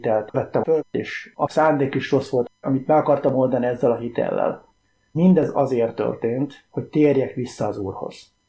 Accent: Hungary; Egy vidéki faluban nevelkedtem, ott nőttem fel Budapestről 80 kilométerre.

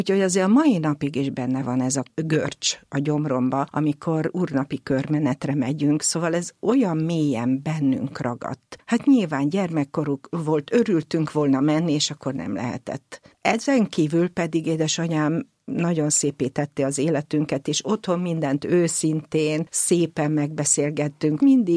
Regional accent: Mélykút, Bács-Kiskun, Hungary; also born or lived in Bácsalmás; Én már Bácsalmáson születtem. És amint lehetett, akkor átköltöztek Mélykútra, és én Mélykúton nevelkedtem. Mélykút az egy katolikus község, és hát a szüleim katolikusok, mind a ketten azok voltak

